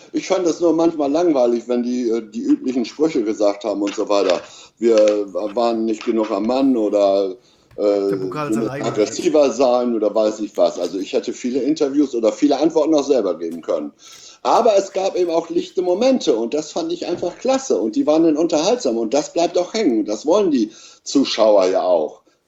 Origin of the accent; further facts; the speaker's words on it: Lower Saxony, Germany; ich bin Ossi, also Ostfriese. Damals waren wir ja noch die Ostfriesen.